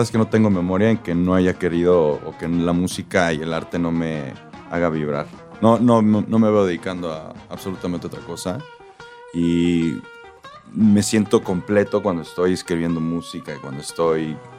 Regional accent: Acapulco, Guerrero, Mexico; Yo soy de Acapulco.

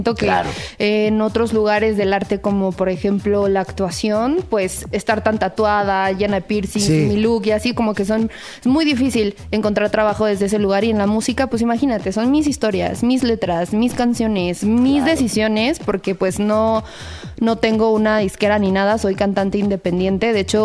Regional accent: Yucatán, Mexico; yo soy yucateca, entonces grabar el video en mis tierras con mi novia, con mi familia, fue algo muy, muy lindo.

